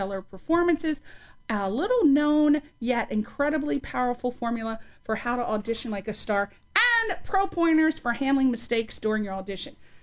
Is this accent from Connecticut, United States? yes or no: yes; Monroe, Connecticut, United States; Love. You know, I'm from Connecticut, East Coast. I come from